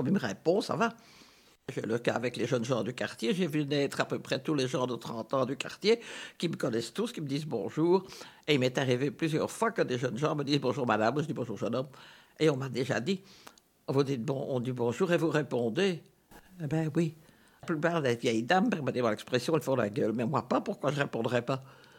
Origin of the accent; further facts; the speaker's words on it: Brussels, Belgium; born there; Moi, je suis né dans les Marolles, alors avec la jonction Nord-Midi, derrière la chapelle, pour ce qui est des trous, je ne crains personne